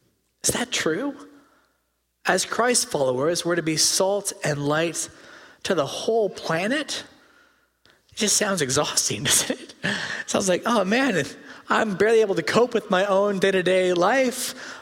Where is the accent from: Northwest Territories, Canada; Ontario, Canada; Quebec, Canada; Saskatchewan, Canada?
Saskatchewan, Canada; Regina; I mentioned I grew up in Regina in Saskatchewan